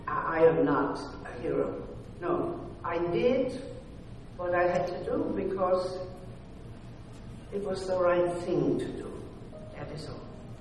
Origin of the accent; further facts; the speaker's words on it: Austria; So another soldier recognized my accent. He was Austrian, and so was I. But I had been adopted by a Dutch family.